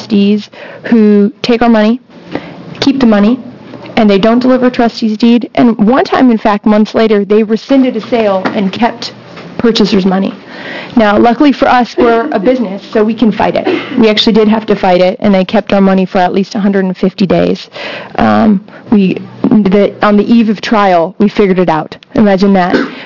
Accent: Eugene, Oregon, United States; I come from Eugene, Oregon. I'm an attorney down there.

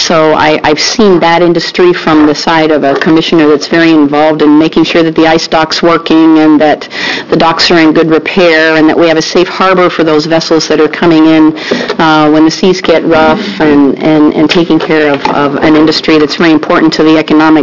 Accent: Coos Bay, Oregon, United States; I was born and raised in Coos Bay.

